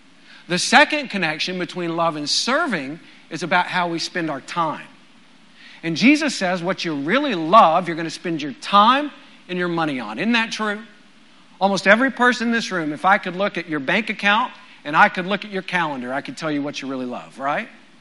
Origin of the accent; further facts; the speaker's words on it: Texas, United States; When I was growing up in West Texas, cowboys used to always wear a chain on their belt loop to their wallet.